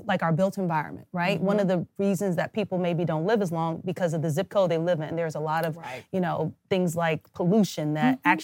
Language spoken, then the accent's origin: English; Kansas City, Missouri, United States; And then went to St. Louis University School of Medicine because I'm from Kansas City.